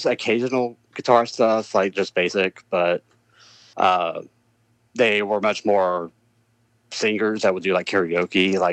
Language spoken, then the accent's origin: English; Georgia, United States; now in Atlanta, United States; growing up in North Georgia, like, you know, I live in Atlanta now, but I grew up about an hour north of here